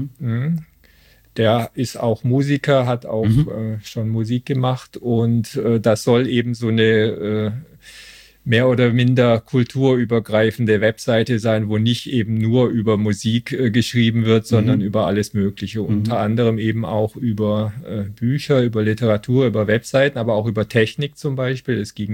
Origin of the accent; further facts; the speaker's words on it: Stuttgart, Baden-Württemberg, Germany; now in Cologne, Germany; Nein, ich bin kein Kölner. Ich bin aber schon seit 23 Jahren hier und komme ursprünglich aus Stuttgart.